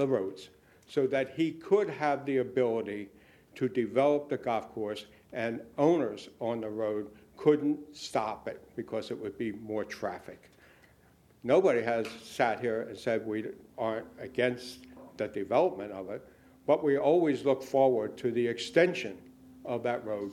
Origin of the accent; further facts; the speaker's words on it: Pennsylvania, United States; see, I'm from Pennsylvania.